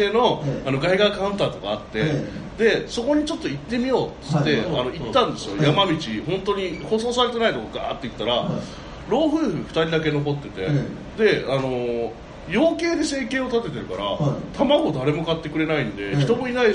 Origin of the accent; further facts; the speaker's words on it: Ishinomaki, Miyagi, Japan; これ石巻の民度です僕の地元ですけどそういう感じでしたね